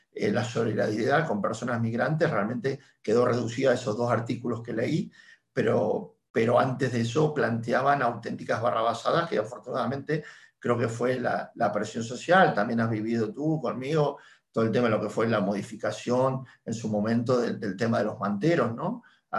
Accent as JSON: {"language": "Spanish", "country": "Mauritania", "said": "Por ejemplo, yo soy de Mauritania y Mauritania no me reconoce como de ese país."}